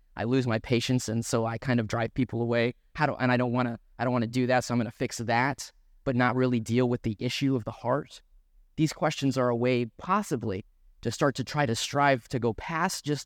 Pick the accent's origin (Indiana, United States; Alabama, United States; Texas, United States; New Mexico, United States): New Mexico, United States; I grew up in New Mexico, as Pastor Jeff mentioned. We don't have grass there, surprisingly enough.